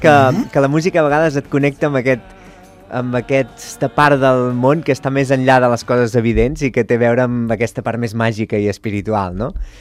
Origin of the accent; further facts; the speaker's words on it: Manlleu, Catalonia, Spain; I jo també he crescut a Manlleu, que hi ha molta immigració, i he sentit molt, molt àrab des de l'escola, a l'institut.